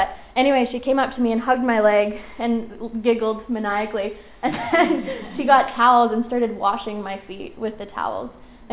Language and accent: English; Los Gatos, California, United States; So I grew up in Los Gatos, California, where Rachel was also.